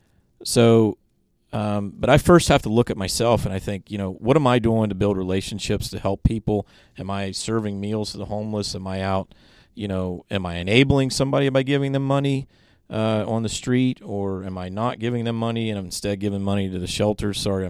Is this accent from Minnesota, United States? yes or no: no; Ohio, United States; I grew up in the Appalachian area of Ohio in a very poor county.